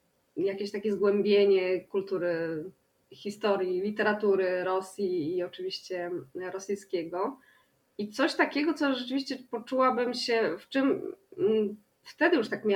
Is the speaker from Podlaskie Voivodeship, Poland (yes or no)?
yes; Hajnówka, Podlaskie Voivodeship, Poland; also born or lived in Kraków; now in Białystok, Poland; jestem z Podlasia. Jestem z Hajnówki na Podlasiu. No teraz mieszkam w Białymstoku.